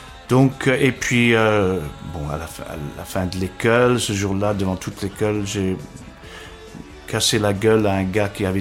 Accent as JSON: {"language": "French", "region": "England", "country": "United Kingdom", "tie": "born or raised there", "also_born_or_lived": "London", "said": "Je suis né de parents français, normands d'ailleurs, à Londres. Et j'ai grandi en Angleterre."}